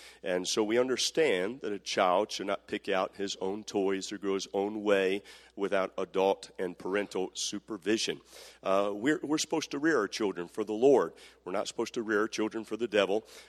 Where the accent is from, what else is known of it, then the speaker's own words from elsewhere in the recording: Northeast, United States; And I grew up in the Northeast, and so I had my own little wooden sled.